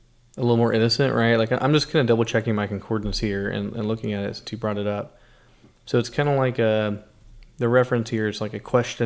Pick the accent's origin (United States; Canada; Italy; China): United States; the South; it's making me think about growing up in the South, like Southern Baptist.